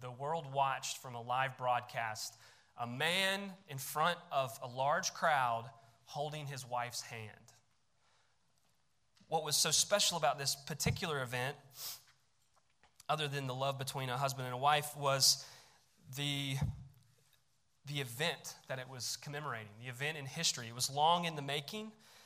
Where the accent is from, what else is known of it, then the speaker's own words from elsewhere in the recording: United States; As an American, I can't fully comprehend what it meant